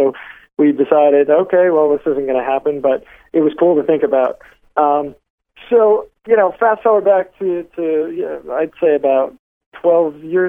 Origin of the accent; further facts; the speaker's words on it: New York, United States; I'm a New Yorker, man. We don't do well with flim flam and fast talkers.